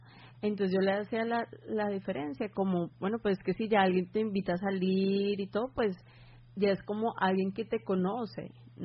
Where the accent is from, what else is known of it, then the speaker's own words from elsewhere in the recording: Bogotá, Colombia; que mi acento no los engañe, yo soy de Bogotá, pero me siento muy caribe y amo la cultura caribe.